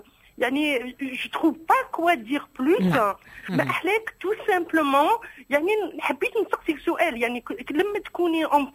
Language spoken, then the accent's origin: Arabic; Algeria; انا من الجزائر، من اصل اندلسي من غرناطة.